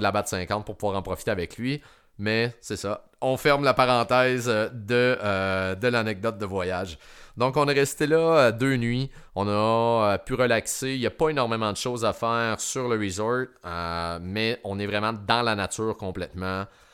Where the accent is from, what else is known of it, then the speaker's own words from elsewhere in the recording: Quebec, Canada; On vient du Québec